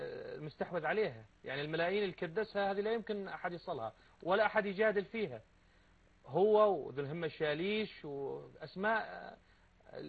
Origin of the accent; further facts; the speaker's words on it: Syria; وأرفع راسي كسوري قدام الناس